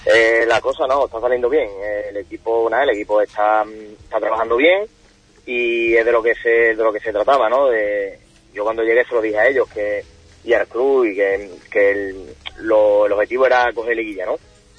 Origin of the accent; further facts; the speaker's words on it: Valverde del Camino, Andalusia, Spain; yo vengo de aquí de Valverde y estuve